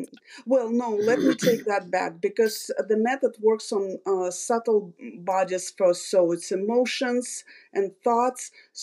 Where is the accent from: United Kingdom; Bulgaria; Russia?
Russia; moved away as an adult; now in Des Moines, United States; Originally, I'm from Russia. I moved to this country 24 years ago, and currently I reside in Des Moines, Iowa.